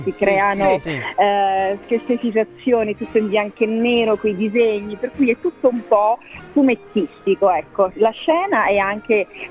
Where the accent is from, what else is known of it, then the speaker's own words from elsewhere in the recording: Milan, Lombardy, Italy; io sono molto piemontese come anche modo di stare. Mi sento piemontese, però insomma sono cresciuta a Milano